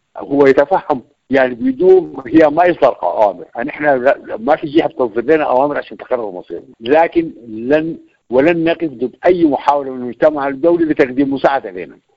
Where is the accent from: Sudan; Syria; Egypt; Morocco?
Sudan; نحن سودانيين